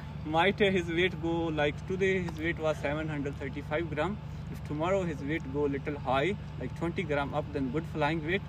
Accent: Pakistan; English is a second language; now in United Arab Emirates; I'm from Pakistan.

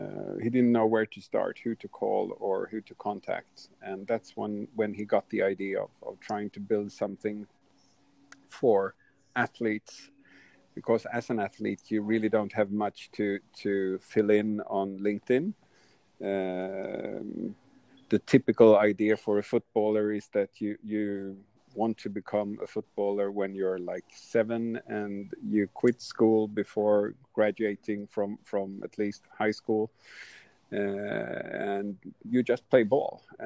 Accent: Sweden; English is a second language; I'm from Sweden and a former athlete in various sports.

